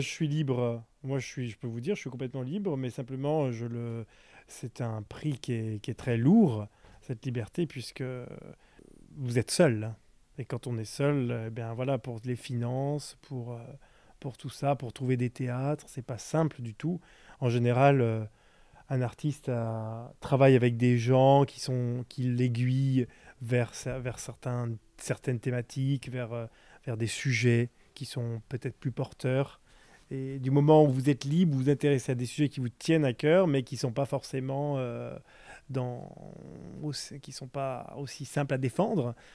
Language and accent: French; Marseille, Provence-Alpes-Côte d'Azur, France; moi je suis Marseillais